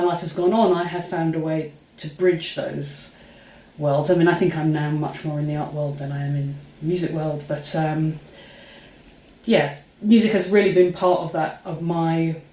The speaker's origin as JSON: {"language": "English", "town": "Luton", "region": "East of England", "country": "United Kingdom", "tie": "born or raised there", "said": "as a teenager growing up in Luton, Bedfordshire, you know, about 35 miles north of London"}